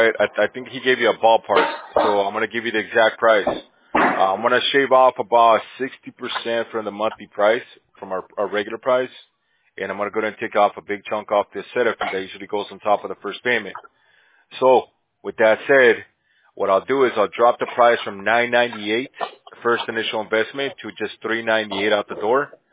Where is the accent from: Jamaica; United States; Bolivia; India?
Bolivia; Yeah, I'm from Bolivia, man. So I speak Spanish and English.